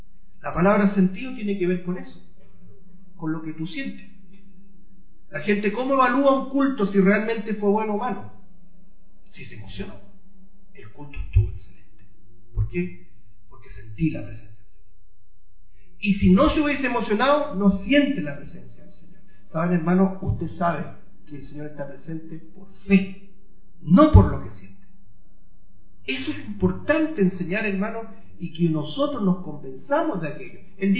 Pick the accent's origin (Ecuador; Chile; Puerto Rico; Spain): Chile; No tenemos, en otras palabras, como buen chileno, ni para hacer cantar un ciego, decía mi madre.